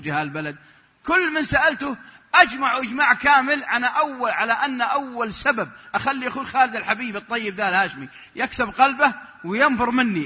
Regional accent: Saudi Arabia

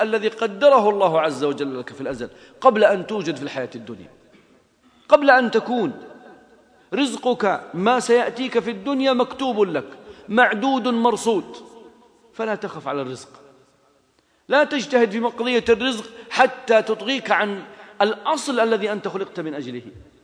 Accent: south, Saudi Arabia; عندنا في الجنوب، في جنوب المملكة، في المنطقة الجنوبية

